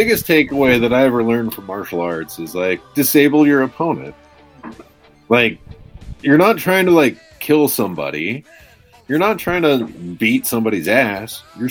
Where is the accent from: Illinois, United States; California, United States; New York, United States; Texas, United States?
California, United States; I was a punk ass little rich white kid growing up in the Bay Area